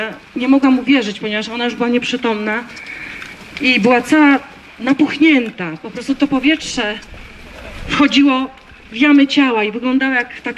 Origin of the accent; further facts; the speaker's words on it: Bydgoszcz, Kuyavian-Pomeranian Voivodeship, Poland; Jestem z Bydgoszczy, mamy dwoje dzieci.